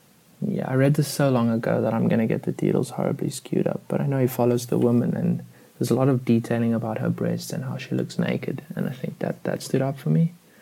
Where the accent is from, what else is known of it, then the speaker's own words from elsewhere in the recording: South Africa; I'm South African.